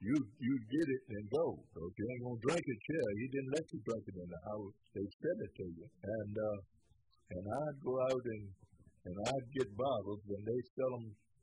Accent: Ekman, West Virginia, United States; I was born in West Virginia. I was born down at Ekman, where I grew up at.

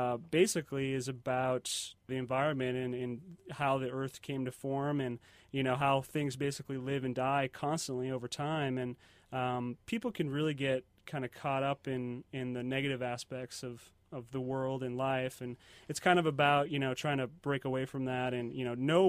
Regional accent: Stockbridge, Georgia, United States; I'm from Stockbridge.

